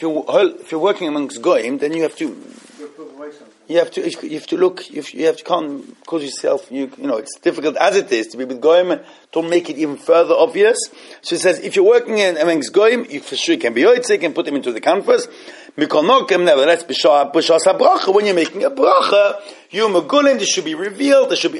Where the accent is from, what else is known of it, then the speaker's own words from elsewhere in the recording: Switzerland; I can tell you that personally, I was brought up in Switzerland